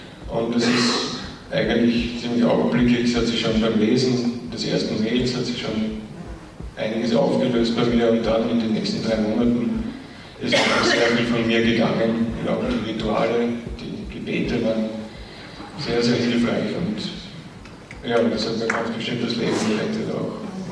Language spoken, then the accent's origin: German; Vienna, Austria; ich bin aus Wien